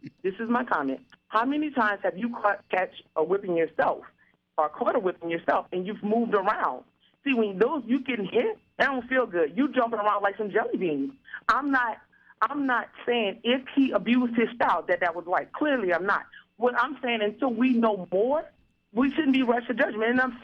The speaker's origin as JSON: {"language": "English", "town": "New Orleans", "region": "Louisiana", "country": "United States", "said": "because I'm from the South, I'm from New Orleans, matter of fact"}